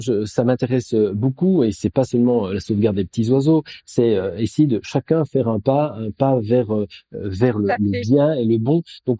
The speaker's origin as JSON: {"language": "French", "country": "Belgium", "said": "Je suis belge d'origine et je connais donc plutôt l'enseignement belge."}